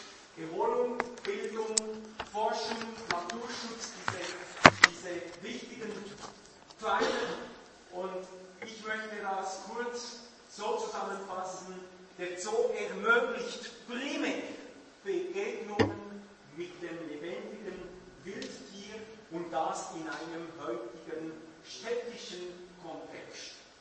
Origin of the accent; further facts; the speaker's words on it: Romandy, Switzerland; first language French; German is a second language; Ich komme aus dem Westpart der Schweiz und dort spricht man Französisch, so bitte um Nachsicht für mein schlechtes Deutsch.